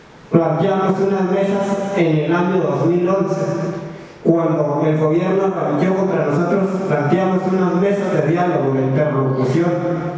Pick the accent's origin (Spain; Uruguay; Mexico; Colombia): Colombia; born there; en esa región donde hoy es mi tierra natal, donde yo nací, hay gente del Putumayo, del Caquetá, del Guaviare, de aquí del Cauca, del Nariño.